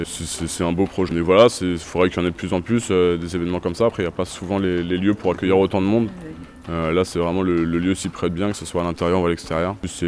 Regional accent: Île-de-France, France; Ça fait 10 ans que je graffe. Donc, je viens du Val d'Oise.

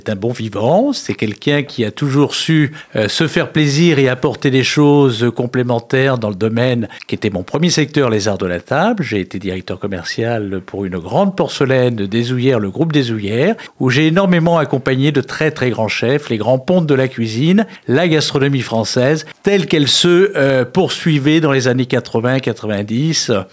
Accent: Nouvelle-Aquitaine, France; born there; Alors, je ne suis pas né à Turin, je suis né au Pays Basque.

